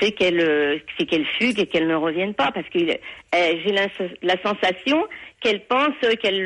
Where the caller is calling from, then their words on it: Canet-en-Roussillon, Occitanie, France; Voilà, je suis de Canet-en-Roussillon, donc je vous fais un petit coucou